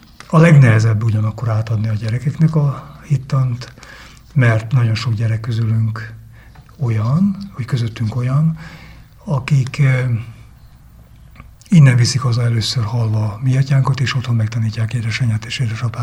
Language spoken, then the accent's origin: Hungarian; Sáránd, Hajdú-Bihar, Hungary; azzal kezdtem, hogy Európa közepéből Sáránról jövök